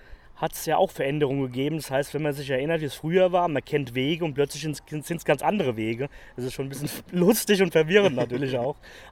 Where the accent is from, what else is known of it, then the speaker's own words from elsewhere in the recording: Bad Homburg, Hesse, Germany; ich komme ja aus Frankfurt, also aus Bad Homburg unten